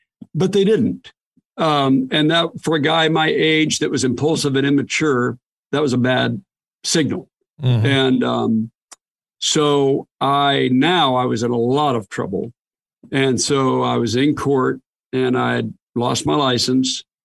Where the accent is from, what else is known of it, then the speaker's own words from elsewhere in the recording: Portland, Oregon, United States; I grew up in Portland, Oregon.